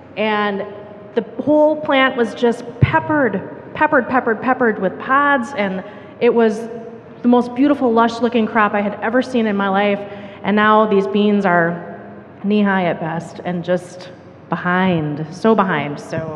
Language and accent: English; Fond du Lac, Wisconsin, United States; where I live in Wisconsin, I'm from Fond du Lac.